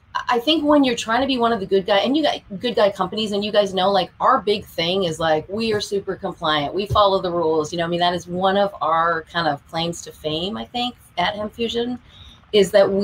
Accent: Massachusetts, United States; I'm from Massachusetts originally.

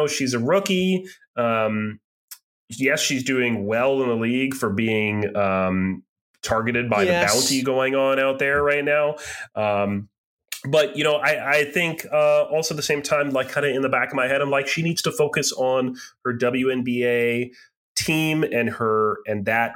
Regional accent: New England, United States; We're from New England, home to the Boston Celtics

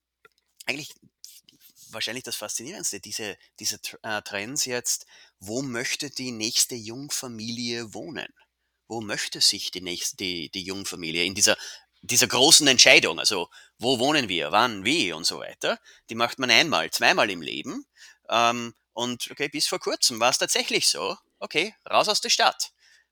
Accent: Amstetten, Lower Austria, Austria; ich komme tatsächlich aus Amstetten, Niederösterreich ursprünglich.

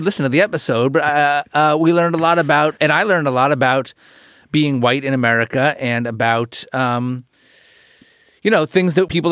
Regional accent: New Jersey, United States; a white guy from New Jersey

